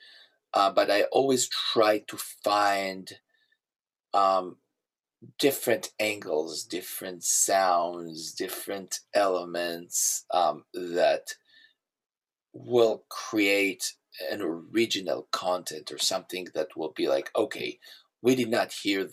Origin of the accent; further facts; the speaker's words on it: Israel; English is a second language; Growing up in Israel definitely gave me a lot of ideas and inspirations about Middle Eastern music